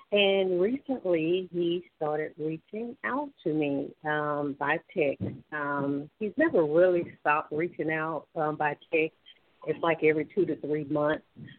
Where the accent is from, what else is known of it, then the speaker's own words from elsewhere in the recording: Alabama, United States; I'm from Alabama.